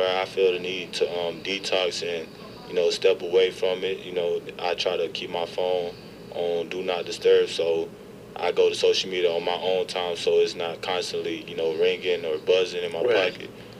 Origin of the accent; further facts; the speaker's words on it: Jackson, Mississippi, United States; I'm from Jackson, Mississippi.